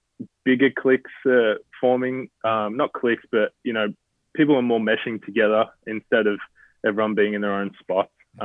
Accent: Australia; being Australian, I'm not the most, like, patriotic person, or I'm not the most Australian person going around.

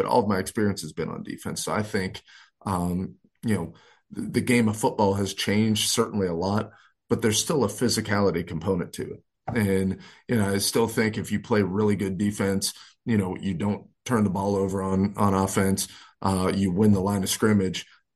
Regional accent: Pittsburgh, Pennsylvania, United States; And growing up in Pittsburgh, being a big fan of the Pittsburgh Steelers.

